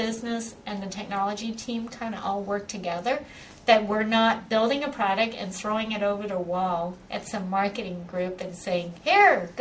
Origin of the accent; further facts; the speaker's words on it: California, United States; My family's there. I grew up in the Bay Area. I went to school in the Bay Area.